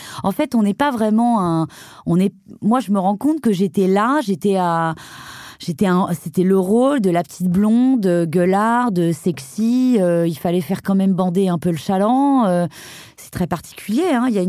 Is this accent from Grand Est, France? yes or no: no; Brittany, France; Et comme je suis bretonne, je sais pas, ça m'a reconnectée à moi-même